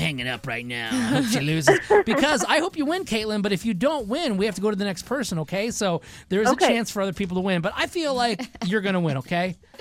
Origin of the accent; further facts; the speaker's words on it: Michigan, United States; How did you not say Michigan, my home state?